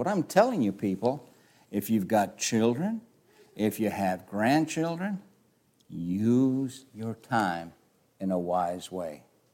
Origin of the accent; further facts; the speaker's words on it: Chicago, Illinois, United States; Because remember, I'm from Chicago.